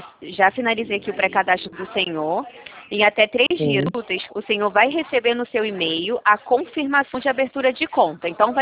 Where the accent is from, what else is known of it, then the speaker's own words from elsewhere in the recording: Rio de Janeiro, Brazil; Eu não, sou do Rio de Janeiro.